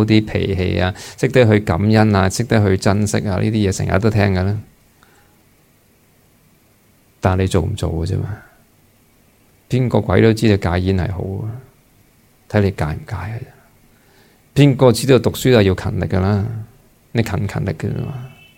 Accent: Hong Kong; 我相信我哋香港人

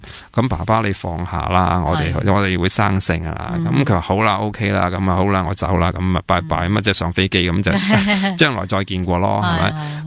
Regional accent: China; 不是即是以前我哋中国人啊，你要一路大家喊到成条街咁样

